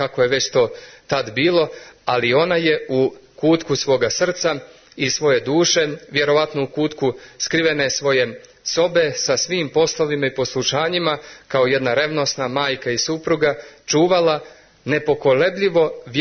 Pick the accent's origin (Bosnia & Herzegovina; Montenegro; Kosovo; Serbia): Montenegro; U mojoj Zeti, odakle sam ja